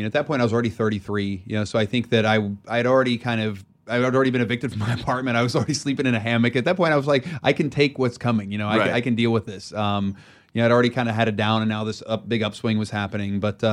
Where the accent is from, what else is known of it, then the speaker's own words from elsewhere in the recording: West Virginia, United States; I bought a little cabin because I grew up in West Virginia, so I love being out in the mountains.